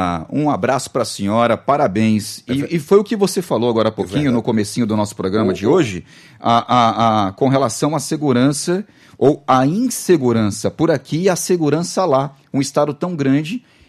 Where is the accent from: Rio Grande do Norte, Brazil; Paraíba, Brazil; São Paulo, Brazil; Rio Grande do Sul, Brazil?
Paraíba, Brazil; sou da Paraíba, desculpa.